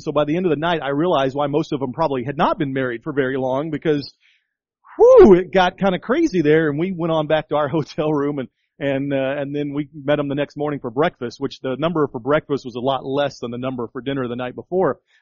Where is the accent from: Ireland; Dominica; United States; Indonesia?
United States; Dallas, Texas; I grew up in the Dallas area.